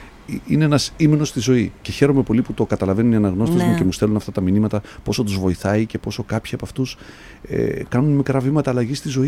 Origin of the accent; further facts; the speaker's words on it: Trikala, Thessaly, Greece; moved away as an adult; είχα έρθει να δουλέψω όταν ήμουν 19 χρονών στην Ελούντα. Δούλεψα ένα καλοκαίρι σαν σερβιτόρος. Ήταν η πρώτη φορά που έφυγα από τα Τρίκαλα από όπου κατάγομαι